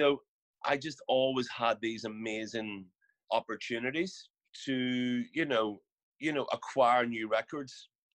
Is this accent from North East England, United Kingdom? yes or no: no; Belfast, Northern Ireland, United Kingdom; growing up in Northern Ireland, living in Belfast, especially, I grew up in the middle of all the madness, like right in the city.